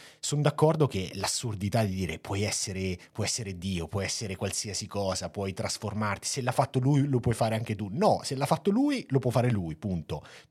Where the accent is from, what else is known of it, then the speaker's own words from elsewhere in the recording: Marche, Italy; Io tendo ad essere un po' troppo da marchigiano, quindi mi sono regolato apposta.